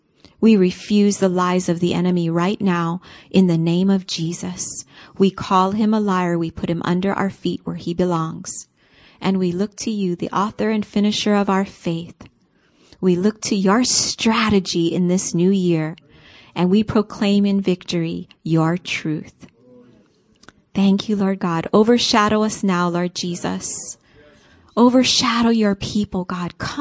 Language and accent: English; Hawaii, United States; It's not just because I'm from Hawaii and I like to give hugs